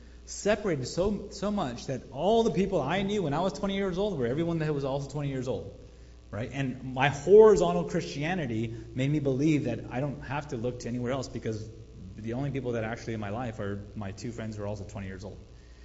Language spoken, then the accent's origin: English; United States; My point is, I was born and raised in America. I love what America has given me